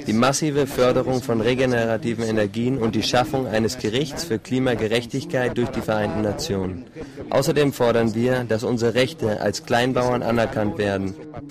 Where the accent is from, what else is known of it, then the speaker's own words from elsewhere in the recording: Berlin, Germany; born there; ich bin in Berlin geboren, auf unserem schönen Planeten Mutter Erde. Und ja, ich bin hier in Cancun im Moment